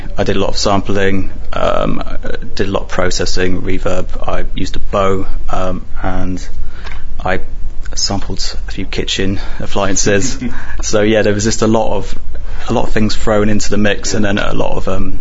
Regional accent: London, United Kingdom; now in Netherlands; I'm actually from London originally, and recently moved to Holland

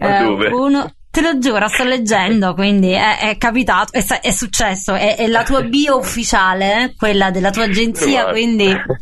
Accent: Naples, Campania, Italy; Però da napoletana mi interessava molto sapere cosa ne pensavi

